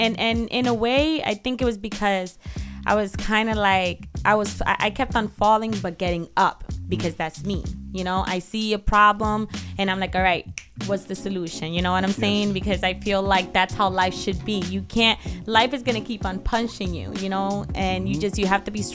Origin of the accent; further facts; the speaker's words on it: Dominican Republic; Like, you know, I'm from the Dominican Republic.